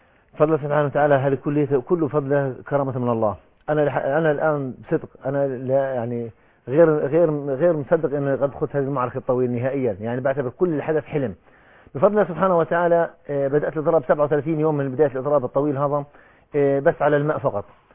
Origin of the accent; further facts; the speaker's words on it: West Bank, Palestine; born there; تم تحرير الضفه الغربيه على مسقط راسي